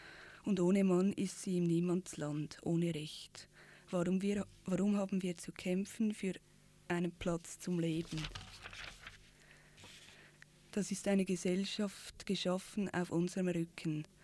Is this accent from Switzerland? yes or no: yes; Switzerland; Also gerade als Schweizerin